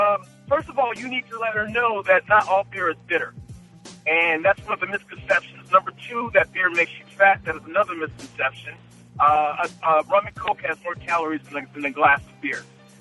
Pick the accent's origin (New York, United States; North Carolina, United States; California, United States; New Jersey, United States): New York, United States; I'm from New York, and hanging out with my uncles in Brooklyn, New York.